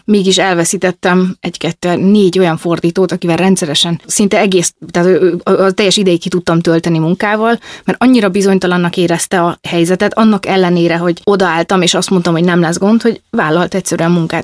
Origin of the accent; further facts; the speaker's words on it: Hungary; Igen, hogy eljöttek Romániából, és feláldozták a saját karrierjüket azért, hogy én itt magyarként itt teljesedjek ki.